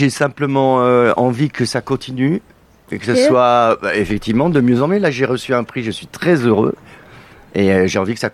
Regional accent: Grand Est, France; Je suis Lorrain de Souche. J'ai fait 4 ans aux arts appliqués à Metz.

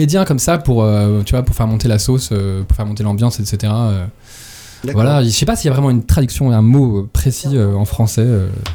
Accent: Paris, Île-de-France, France; même plus qu'à Paris parce que je suis parisien.

